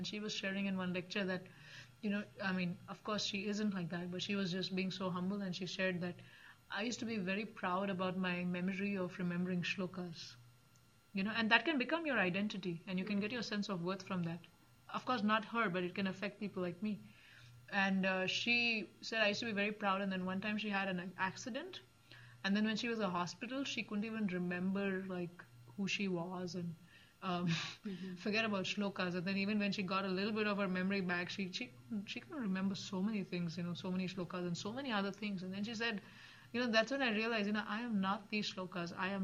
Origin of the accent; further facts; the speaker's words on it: Mumbai, Maharashtra, India; my original, you know, identity that I grew up in Bombay, in a small flat.